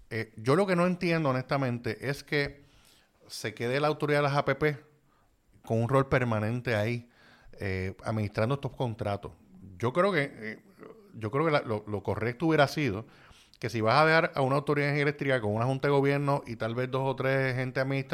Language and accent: Spanish; Puerto Rico; Como puertorriqueño, que muchos de estos empleados pues se queden allí.